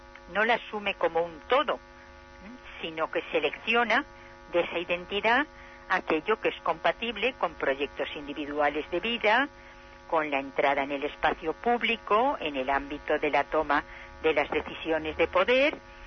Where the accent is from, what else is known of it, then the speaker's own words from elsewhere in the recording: Valencia, Valencian Community, Spain; La cocina en mi tierra, en Valencia, la cocina de los domingos y de las fiestas